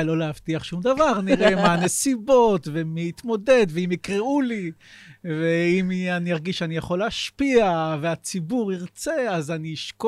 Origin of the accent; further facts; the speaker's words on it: Ramat Ilan, Central District, Israel; also born or lived in Givatayim; אמנם השנתיים הראשונות שאני לא זוכר היו בגבעתיים, אבל גדלתי ברמת אילן, פרוור של קריאת אונו וגבעת שמואל